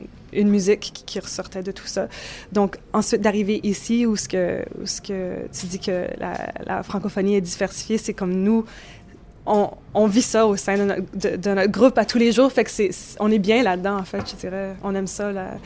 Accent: Manitoba, Canada; moi je viens du Manitoba, qui est quand même culturellement assez différent du Québec. C'est plus anglophone. Il y a des francophones, mais c'est majoritairement anglophone. Je suis métisse aussi, donc ça fait partie des peuples autochtones du Canada.

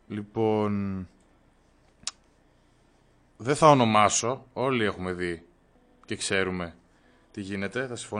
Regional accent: Greece; όχι είμαι Έλληνας, ο καλύτερος ποδοσφαιριστής στην Ελλάδα

